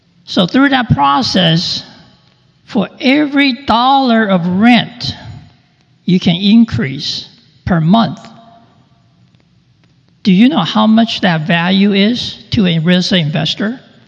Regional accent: California, United States; We're people from California.

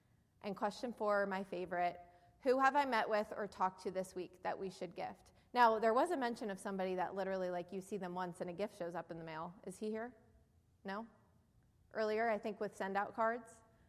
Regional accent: New Jersey, United States; accent: New Jersey; See, I said Sarah, and I have my New Jersey accent now, and I'm giving myself away.

